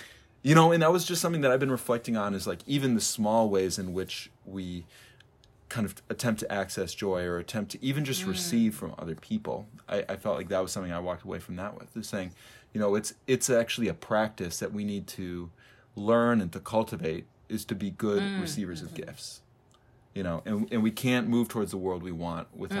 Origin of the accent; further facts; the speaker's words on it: Minneapolis, Minnesota, United States; I'm from Minneapolis, but I wasn't there at the time or for most of that summer.